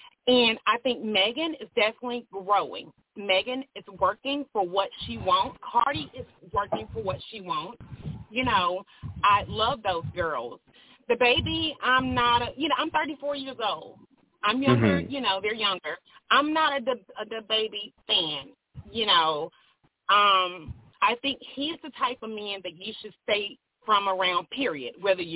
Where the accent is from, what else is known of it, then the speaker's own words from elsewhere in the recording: Louisiana, United States; So I love your show. I'm down south. I'm from Louisiana.